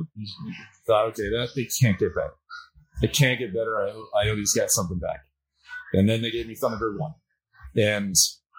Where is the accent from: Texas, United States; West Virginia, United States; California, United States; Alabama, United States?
Texas, United States; Houston; I was very fortunate to have NASA in my backyard growing up in Houston.